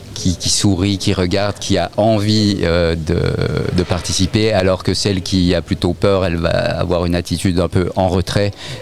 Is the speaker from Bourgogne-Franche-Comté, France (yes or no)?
yes; Bourgogne-Franche-Comté, France; Et nous venons de Franche-Comté. Donc ça change, hein. On n'est pas si loin de l'Italie.